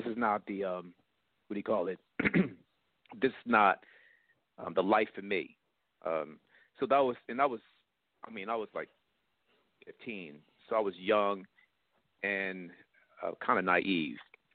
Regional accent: Baltimore, Maryland, United States; when I growing up in Baltimore, interesting enough, I had

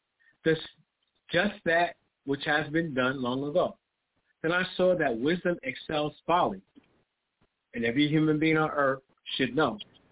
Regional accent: New York, United States; I'm a 14-year-old child growing up in Harlem.

